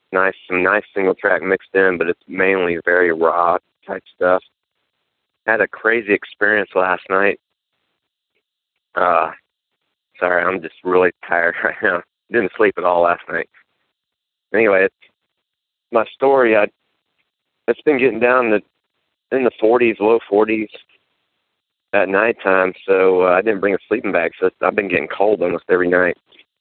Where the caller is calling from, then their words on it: Lake Mary, Florida, United States; I'm calling in from Lake Mary.